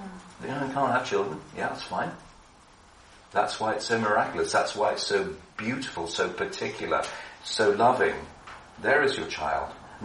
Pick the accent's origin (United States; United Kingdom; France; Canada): United Kingdom; England; And I smile because I'm English.